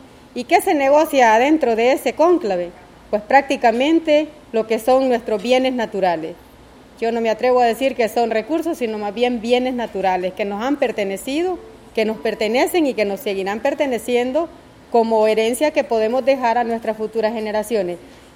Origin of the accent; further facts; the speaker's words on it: El Salvador; este tema que nos preocupa como salvadoreños y salvadoreños trasciende nuestras fronteras